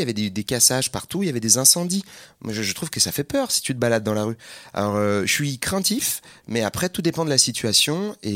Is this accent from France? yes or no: yes; Île-de-France, France; Moi j'ai grandi en Seine-Saint-Denis, donc Je suis imprégné par la petite culture des mots, mais je suis pas une caille du tout.